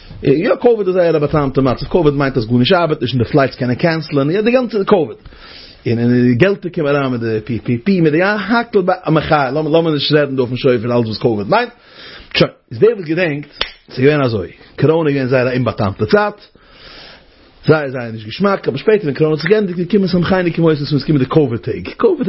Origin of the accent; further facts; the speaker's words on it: Romania; Jetzt weiß ich, bei uns in Rumänien, so bei uns noch, ich bin in Rumänien keinem, aber Rumänien, jeder weiß, Rumänien ist, wie vielleicht man sagen, Rumänien ist kein Land